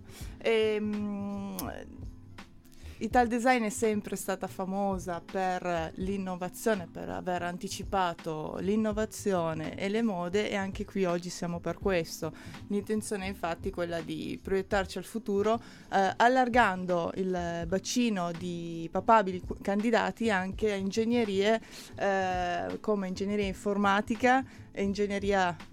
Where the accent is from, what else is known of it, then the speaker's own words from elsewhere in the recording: Turin, Piedmont, Italy; mi occupo di selezione in Ital Design, torinese doc, per me gioco in casa.